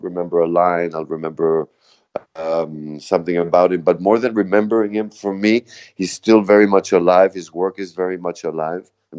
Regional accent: India; because I was brought up in India a lot and I have a lot of Indian friends, you know, I'm 48 years old.

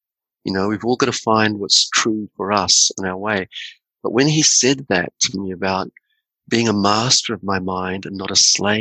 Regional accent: New Zealand; You know, I can say I'm a New Zealander

